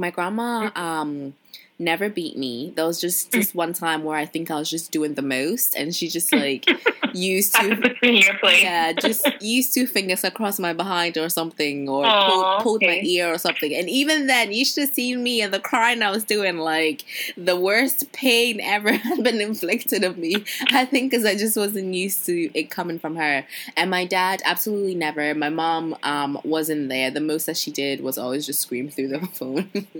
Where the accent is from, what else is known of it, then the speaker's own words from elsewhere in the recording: Kumasi, Ashanti, Ghana; growing up in Ghana, growing up in Kumasi